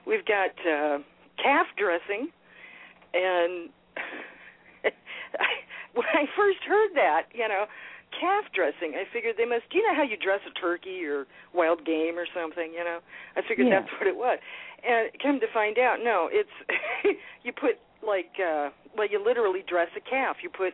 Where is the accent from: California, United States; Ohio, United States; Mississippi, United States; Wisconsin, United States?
California, United States; Los Angeles; I mean, I grew up in Los Angeles.